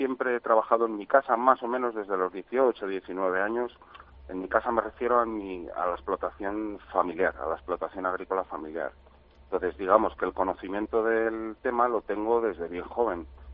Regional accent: Madrigal, Castile and León, Spain; also born or lived in Salamanca; yo soy de Madrigal. Entonces, Madrigal es un pueblo de la provincia de Ávila, muy bien ubicado, está como en una especie de triángulo entre Salamanca, Valladolid, Ávila, valga la redundancia, y desde los 11 años estuve interno en Salamanca, en un colegio.

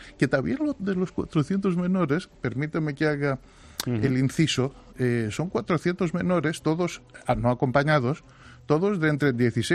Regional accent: Thessaloniki, Central Macedonia, Greece; La ciudad de donde yo soy, de Salónica

